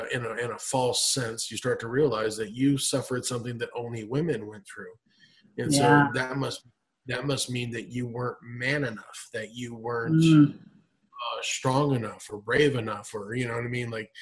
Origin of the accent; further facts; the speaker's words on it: Anchorage, Alaska, United States; I grew up in Anchorage, Alaska, and it was December 14th, 1989, and really cold.